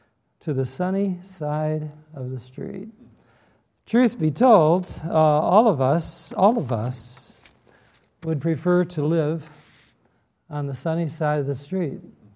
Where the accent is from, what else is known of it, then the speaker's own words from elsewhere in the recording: Detroit, Michigan, United States; you didn't have the joy of growing up in Detroit and under the sound of the great voice of the Great Lakes, WJR Detroit.